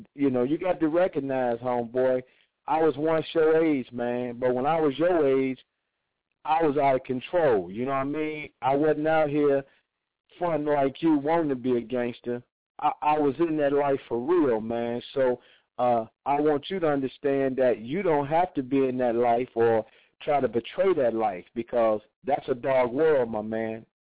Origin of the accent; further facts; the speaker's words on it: Detroit, Michigan, United States; my autobiography, The Streets Don't Love You Back, growing up in Detroit, you know.